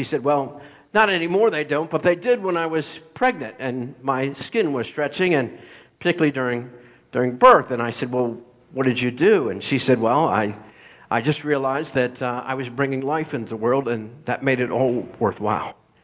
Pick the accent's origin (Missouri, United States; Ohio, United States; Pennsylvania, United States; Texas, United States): Pennsylvania, United States; we grew up in Pennsylvania. We grew out in the country, and we had a pond.